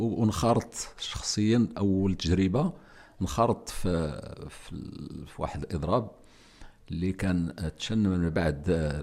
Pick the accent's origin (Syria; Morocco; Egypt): Morocco; Marrakesh, Marrakesh-Safi; الأسرة عايشين الآن في الدار البيضاء، ولكن أنا من مواليد مراكش، ولكن الأسرة عايشة في الدار البيضاء.